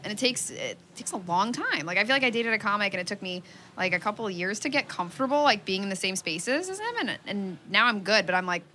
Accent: Chicago, Illinois, United States; Everyone I grew up with in Chicago, like, literally I was like, oh, I'm like the Muslim one.

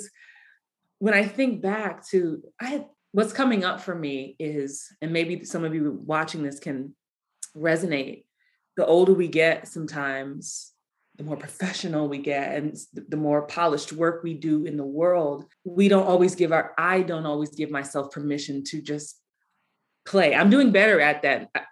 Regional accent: Bronx, New York, United States; now in Atlanta, United States; I'm from the Bronx. I moved to Atlanta in the 90s. Then after I went back to New York for college and I came back to Atlanta to get my union card

